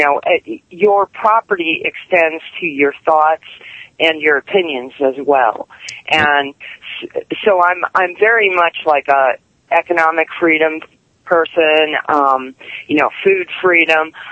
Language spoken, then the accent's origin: English; United States; I am an American, so much so that it hurts.